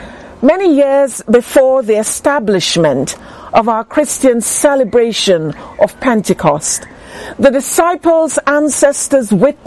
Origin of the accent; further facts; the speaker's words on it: Montego Bay, Saint James, Jamaica; As a little girl growing up in Montego Bay, Jamaica, steeped in the life of the church